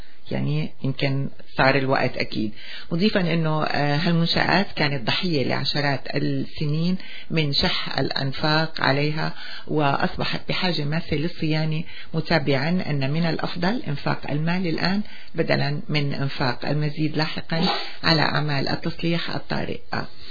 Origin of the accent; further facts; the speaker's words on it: Syria; يعني هي طريقة كتير معروفة عندنا بسوريا